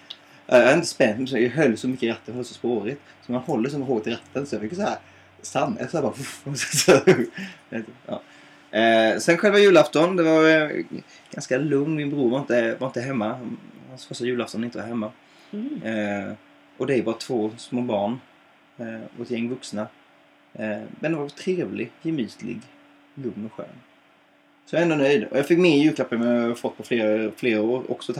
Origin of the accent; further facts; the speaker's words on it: Småland, Sweden; jag är van, jag är från Småland vet du.